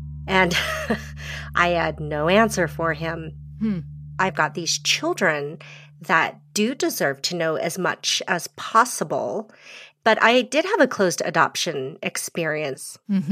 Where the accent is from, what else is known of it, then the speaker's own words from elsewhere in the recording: United States; I'm not, you know, quote unquote, Asian. I am American. I'm white.